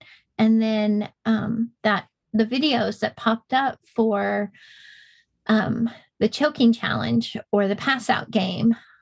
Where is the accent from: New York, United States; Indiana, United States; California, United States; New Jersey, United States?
Indiana, United States; I'm from Indiana.